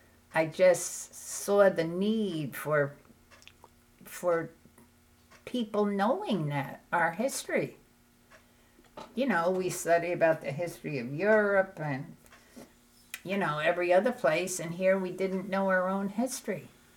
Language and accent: English; Germantown, United States; And I was born and raised in Germantown. I knew nothing about the history of this area.